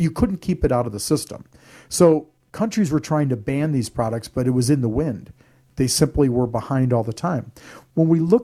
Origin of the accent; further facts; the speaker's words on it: Midwest, United States; I grew up in the Midwest, and you know, we used to go and get that sweet corn and eat it right off.